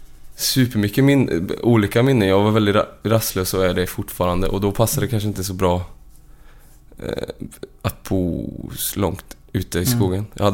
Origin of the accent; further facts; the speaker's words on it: Uddevalla, Västra Götaland County, Sweden; Jag växte upp i Uddevalla i ett höghus första 4 åren på Skogslyckan. Och gatan hette Östavindsvägen.